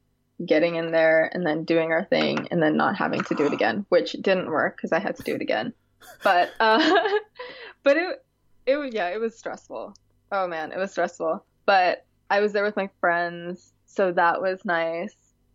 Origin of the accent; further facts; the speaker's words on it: Thailand; also born or lived in United States; I was born in America, so I have an American passport through birthright. But then my parents are Thai, and I grew up in Thailand. So I also have a Thai passport.